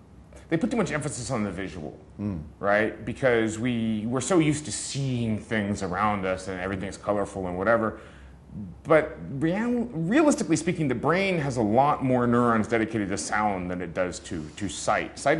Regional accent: Hawaii, United States; I say guys just because I'm from Hawaii and we say guys to mean guys and girls.

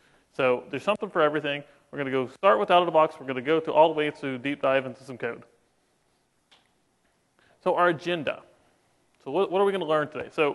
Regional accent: Houston, Texas, United States; I am an applications architect from a partner called Infusion, and I'm from Houston, Texas.

